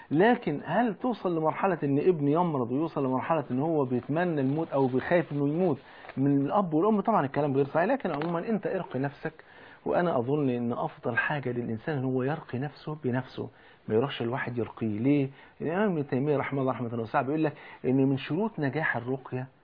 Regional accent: Egypt

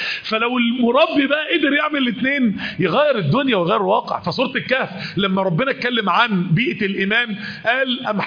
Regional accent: Mansoura, Dakahlia, Egypt; كنت دايما اقول لاخواننا اللي عندنا في المنصوره

